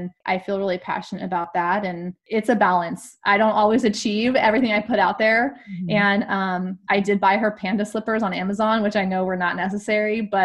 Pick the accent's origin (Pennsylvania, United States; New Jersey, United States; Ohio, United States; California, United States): California, United States; And I'm also from California, and that's the state flower.